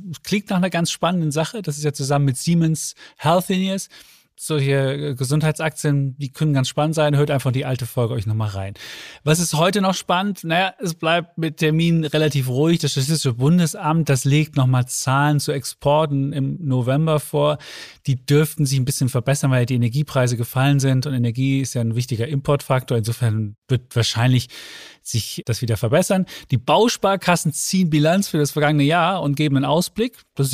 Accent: Leipzig, Saxony, Germany; als Leipziger, da darf man auch RB Leipzig-Fan sein.

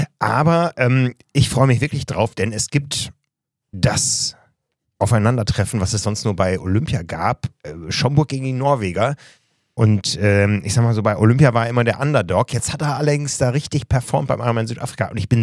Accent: Osnabrück, Lower Saxony, Germany; Ich war in meiner Heimatstadt Osnabrück

